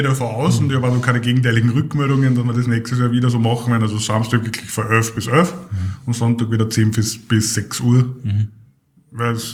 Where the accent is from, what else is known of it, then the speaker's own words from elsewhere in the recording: Linz, Upper Austria, Austria; weil bei uns in Linz ein bisschen eine Terminkollision herrscht.